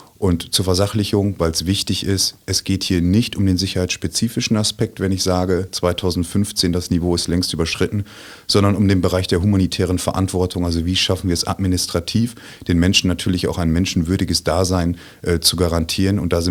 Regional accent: Münster, North Rhine-Westphalia, Germany; Ich komme aus Münster, im wunderschönen Münsterland

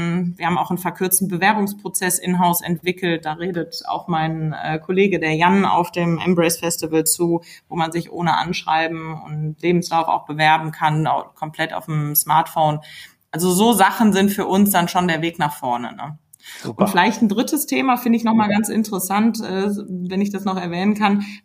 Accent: Wuppertal, North Rhine-Westphalia, Germany; ich war vor kurzem bei mir in der Heimatstadt, ich komme aus Wuppertal

